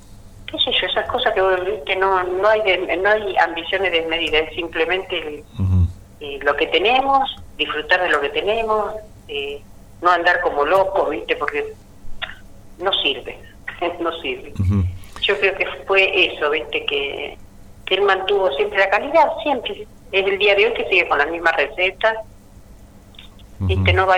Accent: La Plata, Buenos Aires Province, Argentina; te digo que yo soy platense, no vuelvo ni loca a la Plata.

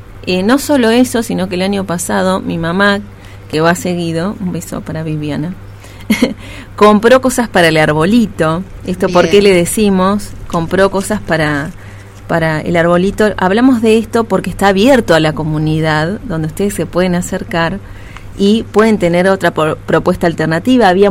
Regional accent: Argentina; También como argentinos tenemos que cambiar Yo tengo mi familia viviendo en Uruguay

